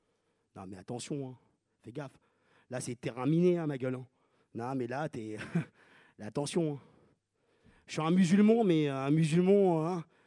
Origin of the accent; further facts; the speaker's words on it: Algeria; Moi je suis algérien quoi, j'ai du mal à être végétarien. Déjà je suis algérien, y'a rien déjà.